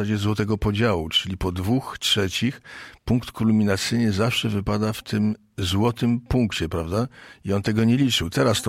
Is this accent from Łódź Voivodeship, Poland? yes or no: yes; Wieluń, Łódź Voivodeship, Poland; Dlatego, że się wychowałem w Wieluniu, gdzie rozpoczęła się II wojna światowa.